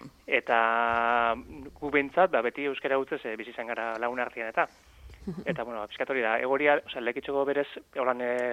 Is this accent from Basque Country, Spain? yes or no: yes; Lekeitio, Basque Country, Spain; euskaldunak Lekeitioko 7.500 biztanleok gehien bat euskaldunak gara eta euskaraz bizi izan gara oraintxe arte beintzat nagusiki